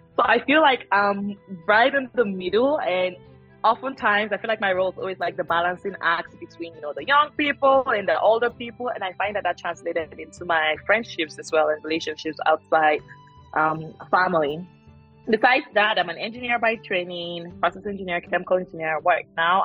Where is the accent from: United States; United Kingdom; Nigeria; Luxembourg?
Nigeria; Northern Nigeria; also born or lived in Abuja / Kaduna / Kano / Jos; I grew up most of my life in the northern part of Nigeria. So I grew up in Abuja, in Kaduna, a little bit in Kano as well, Jos. I have spent most of my life in the northern part of Nigeria. So I do speak Hausa.